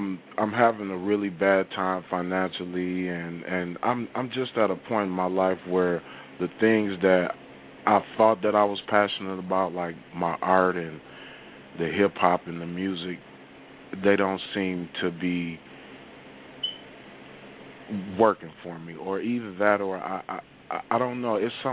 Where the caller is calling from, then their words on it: Milwaukee, Wisconsin, United States; I'm calling from Milwaukee. Yeah, yes, ma'am. Milwaukee, Wisconsin.